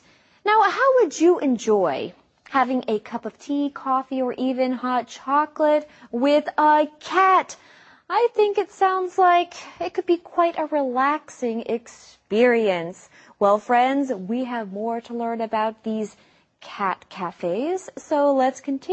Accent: California, United States; also born or lived in San Jose, California; It's interesting because I grew up in California, right? I spent a lot of time in California.

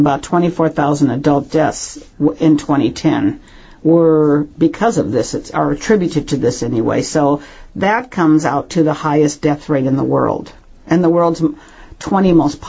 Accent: Midwest, United States; I've been made fun of because I'm from the Midwest and I say pop.

